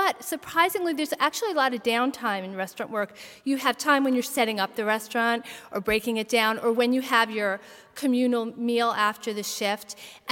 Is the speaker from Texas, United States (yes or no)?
no; New York City, New York, United States; What he didn't know is that I grew up in New York City, and one of my friends from childhood grew up to be a subway conductor in the New York City train system.